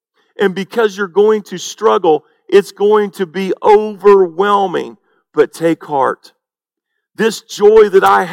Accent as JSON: {"language": "English", "region": "Indiana", "country": "United States", "said": "Now, that's interesting because I'm from Indiana, and I told you that a million times."}